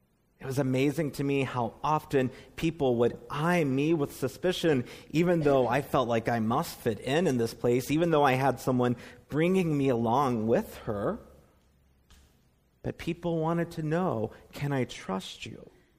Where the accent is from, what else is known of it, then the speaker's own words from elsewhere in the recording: North Carolina, United States; I would explain, well, I'm from North Carolina. I don't think you know my people.